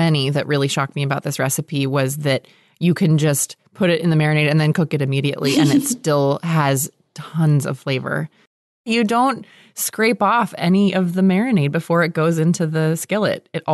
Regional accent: California, United States; by nature of growing up in California

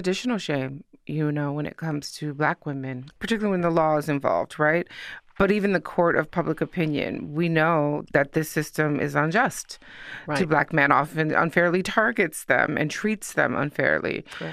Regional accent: Detroit, Michigan, United States; I'm from Detroit. Chicago's next door.

